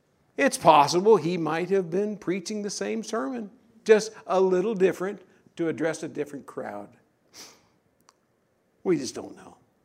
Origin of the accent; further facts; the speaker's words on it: the South, United States; I'm from the South, I can use that phrase.